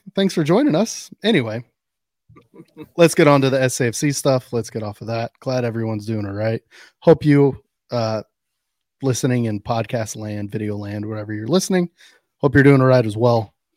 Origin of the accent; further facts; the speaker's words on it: Houston, Texas, United States; growing up in Houston, I used to listen to Rock 101 all the time.